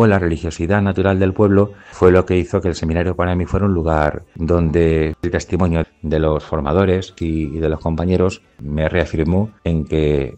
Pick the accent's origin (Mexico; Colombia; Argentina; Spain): Spain; Daimiel, Castilla-La Mancha; son apellidos compuestos propios de mi pueblo, de Daimiel.